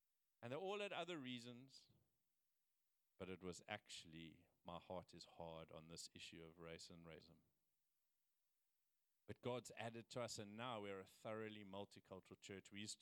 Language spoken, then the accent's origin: English; Cape Town, Western Cape, South Africa; like we come from Cape Town where unless you water it, it doesn't grow, you know